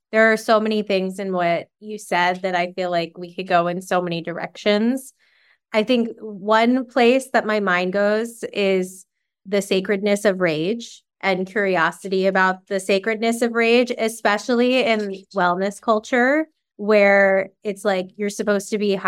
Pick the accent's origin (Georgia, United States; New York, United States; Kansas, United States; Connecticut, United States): New York, United States; Long Island; I enjoy gossiping. I'm from Long Island and I'm Jewish. Like, gossiping is part of our identity.